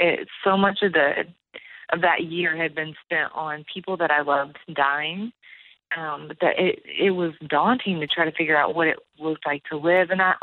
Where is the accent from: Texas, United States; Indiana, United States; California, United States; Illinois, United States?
Texas, United States; also born or lived in New Mexico / Miami / Mississippi; then back to Mississippi, and then back to Texas, which is where I spent most of my time growing up. So I'm a bit of a Southern girl.